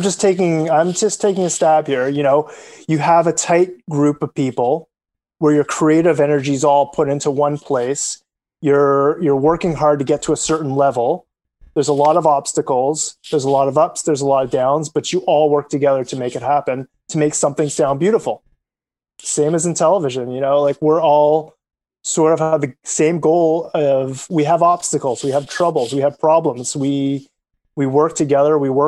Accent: Canada

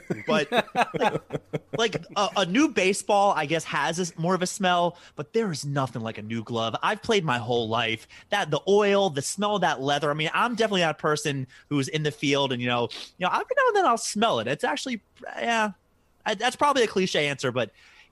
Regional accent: Baltimore, Maryland, United States; I'm from Baltimore, so I have, like, a Ravens helmet.

